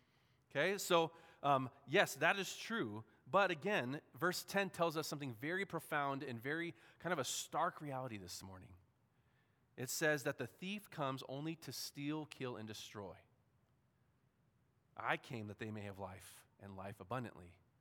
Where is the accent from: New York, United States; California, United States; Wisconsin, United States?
California, United States; San Diego; And, I grew up in San Diego. I think I've established that.